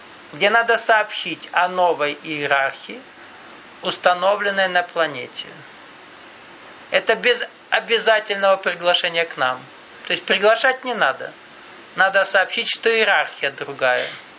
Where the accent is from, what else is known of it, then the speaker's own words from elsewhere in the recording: Krasnodar Krai, Russia; Так, корректно, немного, по-кавказски скажу. И раз мы кубанские кавказцы...